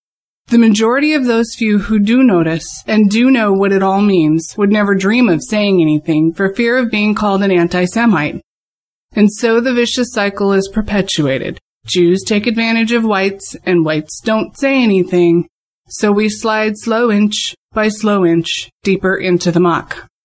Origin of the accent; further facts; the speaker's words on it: Seattle, Washington, United States; Good afternoon, comrades. … from Seattle, and I've been helping Harold with some of the correspondence lately.